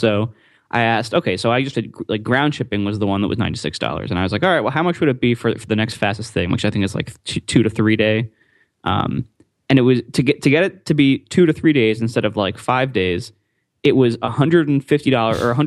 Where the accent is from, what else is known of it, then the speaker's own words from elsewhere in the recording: United Kingdom; Right, because I'm British.